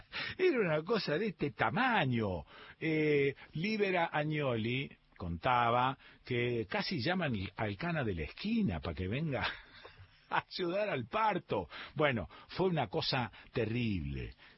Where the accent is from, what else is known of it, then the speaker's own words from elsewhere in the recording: Rosario, Santa Fe, Argentina; yo nací en Rosario. Los rosarinos, cuando nos preguntan de dónde somos, en la perra vida decimos que somos santafesinos. Somos rosarinos, es como otro paisito dentro del país.